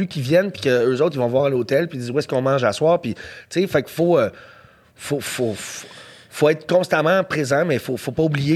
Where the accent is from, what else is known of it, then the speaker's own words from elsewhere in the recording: Montreal, Quebec, Canada; Pour moi, Montréal, c'est une ville multiethnique. C'est une ville. Moi, je viens d'NDG. Je veux dire, c'est les Coréens, les Jamaïcains, c'est les Japonais